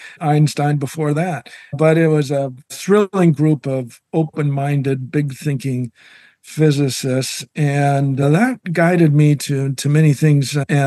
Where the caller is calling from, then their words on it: Gig Harbor, Washington, United States; I'm speaking from my home office in Gig Harbor, Washington.